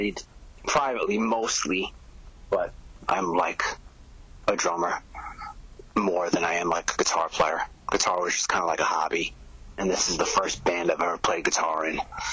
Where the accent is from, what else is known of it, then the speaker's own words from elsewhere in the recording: Long Island, New York, United States; On Long Island.